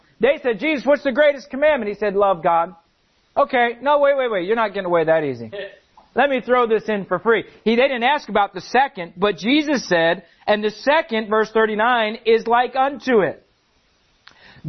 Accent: Philadelphia, Pennsylvania, United States; And we're from the Philadelphia area.

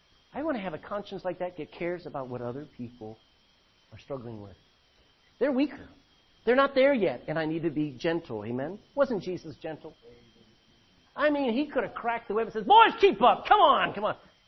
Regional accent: United States; Growing up in America, we made fun of everybody, didn't we?

